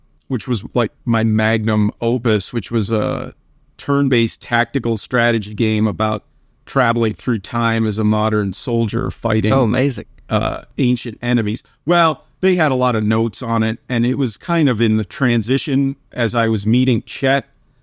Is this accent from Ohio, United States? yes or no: yes; Cleveland, Ohio, United States; I grew up in Cleveland, and we moved around a lot when I was a kid